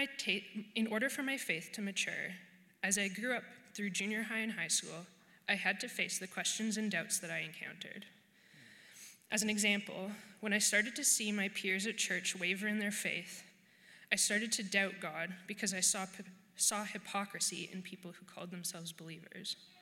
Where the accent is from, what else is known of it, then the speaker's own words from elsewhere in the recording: Winnipeg, Manitoba, Canada; born there; I was born in Winnipeg into a loving Christian family